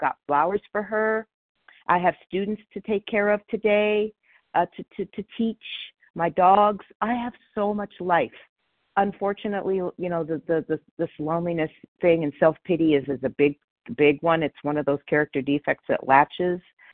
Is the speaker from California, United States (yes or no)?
yes; Palmdale, California, United States; I'm from Palmdale, California.